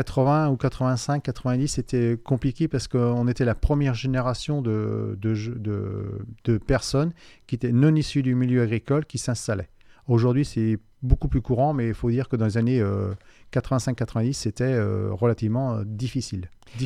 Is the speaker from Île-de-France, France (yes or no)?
no; Pays de la Loire, France; Moi, je suis originaire de département voisin, donc je suis un étranger. Je suis originaire de la Vendée, juste de l'autre côté de la frontière. On habite à 300 mètres de la frontière. Et mes parents étaient agriculteurs dans une commune de côté, donc à la Véry.